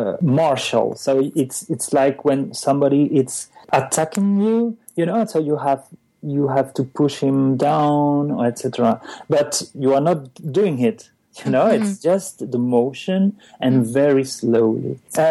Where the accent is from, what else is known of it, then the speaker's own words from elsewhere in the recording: Belgium; English is a second language; also born or lived in Spain; now in United States; Before that, I come from Belgium, where it's very complicated.